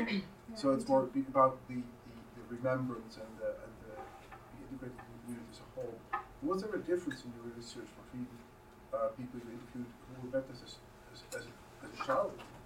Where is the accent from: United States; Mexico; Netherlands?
Netherlands; I'm from the Netherlands.